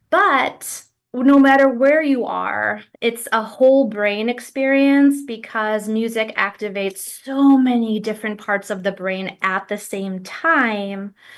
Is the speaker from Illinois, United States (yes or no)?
yes; Chicago, Illinois, United States; So I grew up in Chicago and I started playing piano at the age of 6.